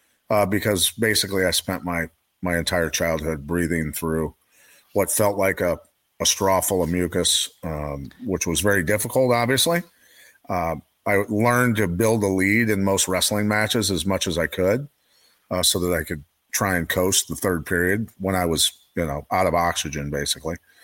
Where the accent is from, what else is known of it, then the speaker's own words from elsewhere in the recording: Iowa, United States; Most people aren't aware that I spent my entire childhood very sick from black mold and ag chemicals growing up in Iowa